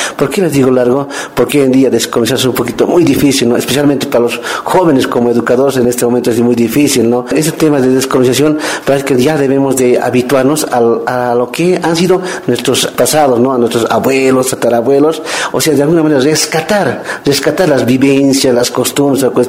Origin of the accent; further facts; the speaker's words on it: Bolivia; Nosotros como bolivianos y yo también como provincianos aquí de la provincia de Bolsa Vida